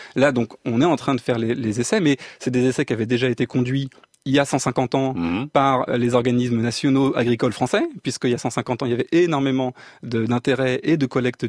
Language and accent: French; Canada; also born or lived in France; Je suis canadien et français, j'ai deux nationalités. Et cet été, j'ai pris l'avion pour aller voir ma famille au Canada.